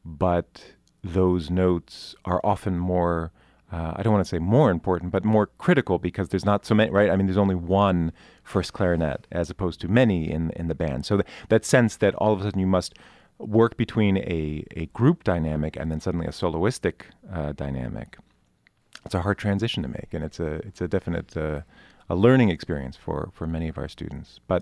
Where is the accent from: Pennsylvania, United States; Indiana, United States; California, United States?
Pennsylvania, United States; Philadelphia; I grew up in the Philadelphia area, so I'm trying.